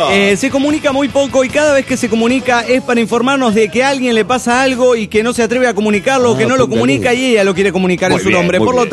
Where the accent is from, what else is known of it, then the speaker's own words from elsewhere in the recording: Morelia, Michoacán, Mexico; de Morelia, Michoacán, México.